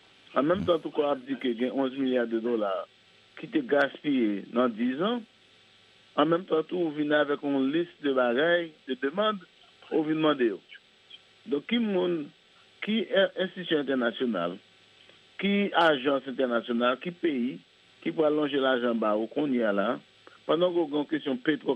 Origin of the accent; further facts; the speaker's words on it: Haiti; nous avons un problème vraiment en tant qu'Haïtien.